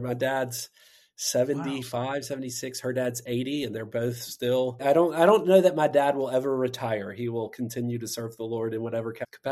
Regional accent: Southeast, United States; Hey, we love the Southeast. We're both from the Southeast.

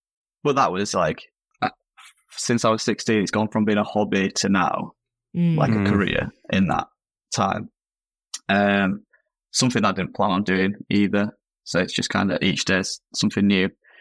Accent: Leeds, Yorkshire and the Humber, United Kingdom; Yeah, I'm 24. I'm from Leeds in the UK, which is like, if you don't know England, it's the city next to Manchester is probably the best way

